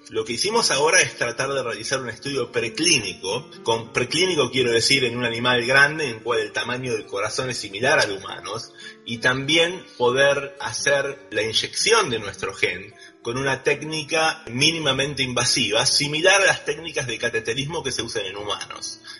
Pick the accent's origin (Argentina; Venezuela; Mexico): Argentina; La Plata, Buenos Aires Province; moved away as an adult; yo soy originalmente de La Plata, terminé mi facultad de medicina ahí, luego me fui a Buenos Aires a hacer mi residencia de medicina interna en CEMIC en Buenos Aires